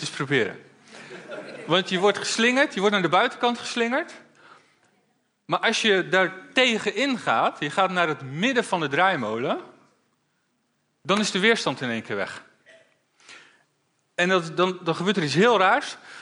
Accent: Ede, Gelderland, Netherlands; Ik kom uit Ede.

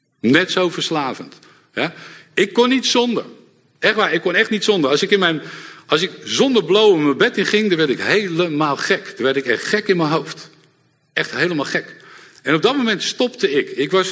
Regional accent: Haarlem, North Holland, Netherlands; Ik kom uit Haarlem vandaan.

